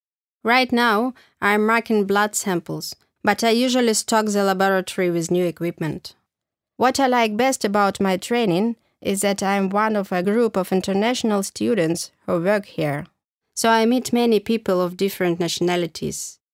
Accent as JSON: {"language": "English", "region": "Prague", "country": "Czechia", "moved": "yes", "lives_now": "Verona, Italy", "said": "I'm 19 years old. I come from Prague in the Czech Republic, but I'm currently living in Verona, Italy."}